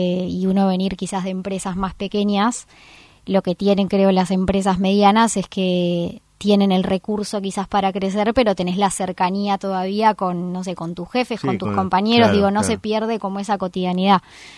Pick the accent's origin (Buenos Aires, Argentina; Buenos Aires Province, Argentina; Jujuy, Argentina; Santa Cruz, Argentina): Santa Cruz, Argentina; El Calafate; No, en realidad no, pero desde los 4 años. Por lo tanto, yo digo que sí, porque es una realidad, o sea, toda una vida estando allá.